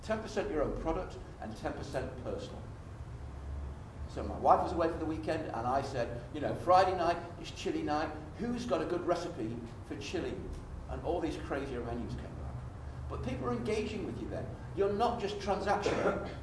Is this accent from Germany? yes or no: no; Blackpool, North West England, United Kingdom; I'm from Blackpool, of course we're talking about postcards, aren't we?